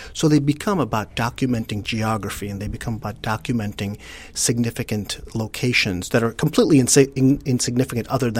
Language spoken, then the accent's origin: English; New York City, New York, United States; I grew up in Coney Island on the edge of New York City.